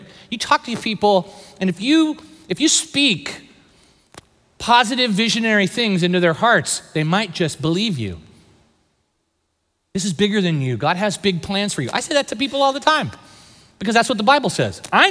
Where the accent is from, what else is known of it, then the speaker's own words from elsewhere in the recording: California, United States; Sorry, I'm from the Bay Area, but with my little Warriors fans, we're high-fiving.